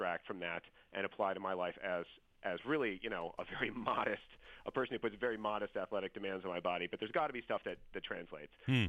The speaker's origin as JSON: {"language": "English", "town": "Milwaukee", "region": "Wisconsin", "country": "United States", "tie": "born or raised there", "said": "but I'm someone who grew up, and I grew up in Milwaukee. I had a sort of played all the normal sports as a kid"}